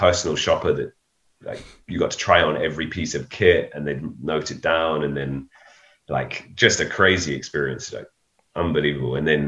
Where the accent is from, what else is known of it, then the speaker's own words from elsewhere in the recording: London, United Kingdom; the London Games, my hometown. I'm from London.